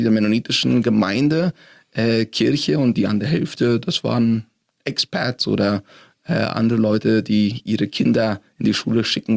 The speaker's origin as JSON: {"language": "German", "country": "Paraguay", "tie": "born or raised there", "said": "ich bin so zweisprachig aufgewachsen in Paraguay und das war auch unsere Lebenswelt."}